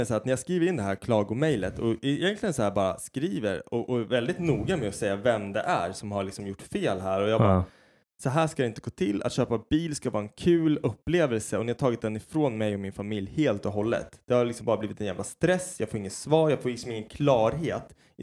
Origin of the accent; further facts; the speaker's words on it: Sweden; Nej, men jag är så jävla svensk.